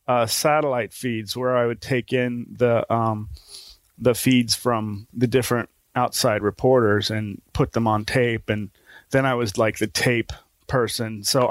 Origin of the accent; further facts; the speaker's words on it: Newark, Ohio, United States; I'm from Newark, Ohio.